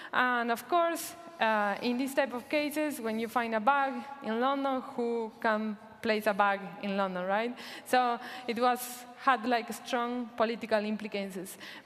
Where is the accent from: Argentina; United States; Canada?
Argentina; I'm also from Argentina